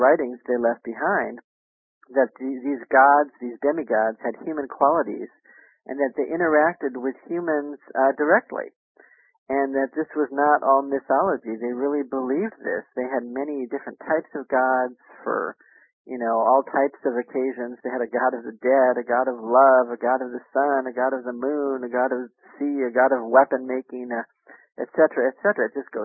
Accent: Portland, Oregon, United States; I'm from Portland. I went up to Trout Lake, Washington, to a UFO ranch

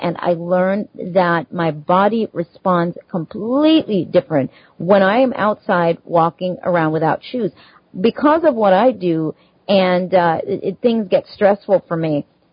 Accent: Jamaica; I mean, I grew up in Jamaica, so, it was very common to walk around outside barefoot.

